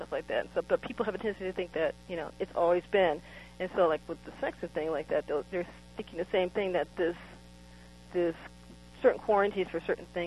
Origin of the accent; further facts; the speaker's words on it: United States; as an American, it's very easy to see in Americans that we have a very small window of memory